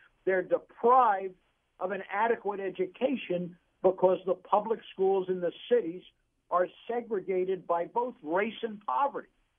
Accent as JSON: {"language": "English", "town": "Irvington", "region": "New Jersey", "country": "United States", "tie": "born or raised there", "said": "like in my hometown of Irvington, the breakdown is 85% black, 15% Latino."}